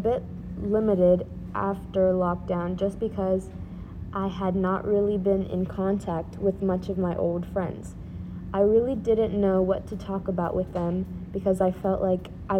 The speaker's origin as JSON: {"language": "English", "region": "Virginia", "country": "United States", "said": "we're from Virginia."}